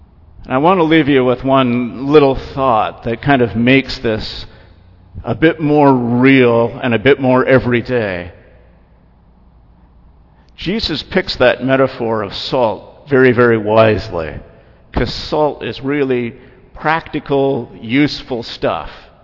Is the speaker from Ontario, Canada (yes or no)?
yes; Toronto, Ontario, Canada; When I was growing up in Toronto, the Archbishop of Toronto could phone up the Premier of Ontario at 11 in the morning and have an appointment that afternoon.